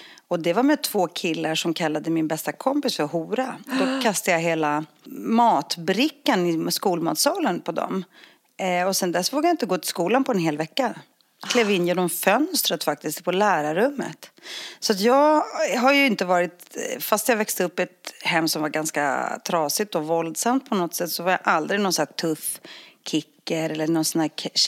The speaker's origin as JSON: {"language": "Swedish", "region": "Northern Greece", "country": "Greece", "tie": "born or raised there", "lives_now": "Sweden", "said": "jag växte upp liksom i en liten grekisk bergsby, en sket, en liten håla upp i norra Grekland som ingen har varit i. För det bor flera jätter än det bor människor där. Men där växte jag upp med en morfar som tynade bort i en säng."}